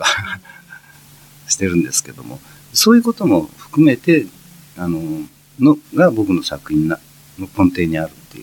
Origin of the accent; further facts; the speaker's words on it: Otsu, Shiga, Japan; also born or lived in Hiroshima; now in Tokyo, Japan; 僕は小さい頃広島の山奥で育って、高校生ぐらいの時に、高校卒業まではその後小学校5年から、琵琶湖のそば、滋賀県の大津市におりましたんで